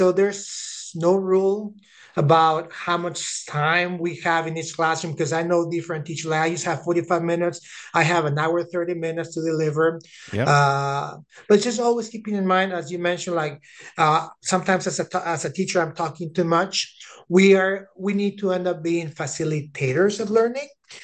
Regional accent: Mexico; Okay, so I'm from Mexico, and actually I live in Mexico.

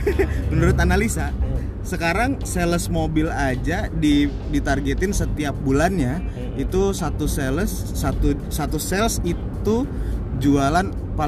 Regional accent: Jakarta, Indonesia; Dari kecil, dari sebelum lagi dibikinnya juga di Jakarta.

